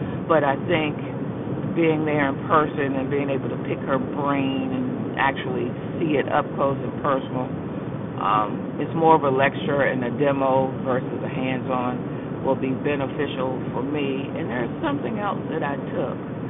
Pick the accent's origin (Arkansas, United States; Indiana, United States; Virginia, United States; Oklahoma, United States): Virginia, United States; Norfolk; I didn't grow up in Virginia Beach. I grew up in Norfolk